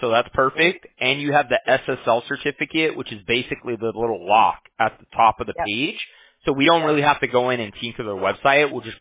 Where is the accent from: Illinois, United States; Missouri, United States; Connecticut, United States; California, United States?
California, United States; Huntington Beach; I'm from Huntington Beach, California